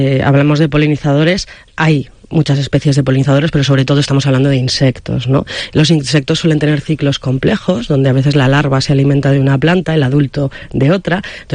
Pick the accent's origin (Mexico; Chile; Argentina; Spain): Spain; Huesca, Aragon; yo en concreto vengo de Huesca